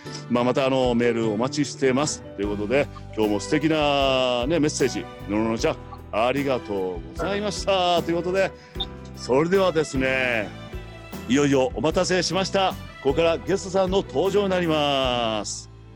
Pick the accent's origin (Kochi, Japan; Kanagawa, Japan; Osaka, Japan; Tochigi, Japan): Kochi, Japan; はね、ダメ、高知県出身なんで、ジメジメ、ベトベト嫌い、本当に。